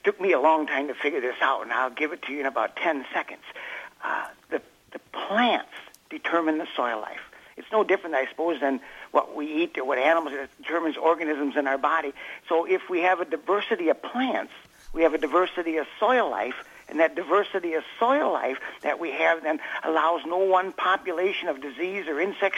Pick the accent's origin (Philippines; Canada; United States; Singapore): United States; Wisconsin; These chemicals and things first came along because I was raised on Wisconsin dairy farm.